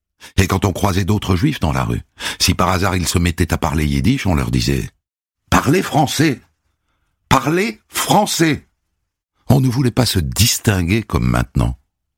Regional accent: Paris, Île-de-France, France; born there; Je suis né à Paris, le 4 février 1925.

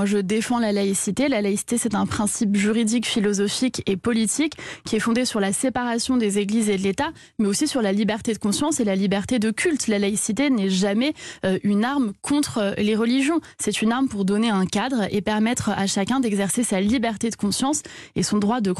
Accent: Paris, Île-de-France, France; born there; je suis parisienne, je suis née à Paris, mais je suis d'origine corse, mon père est corse, et je vais régulièrement à Ajaccio

